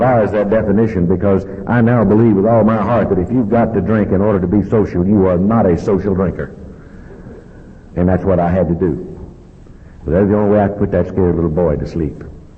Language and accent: English; Georgia, United States; I came all the way from Georgia.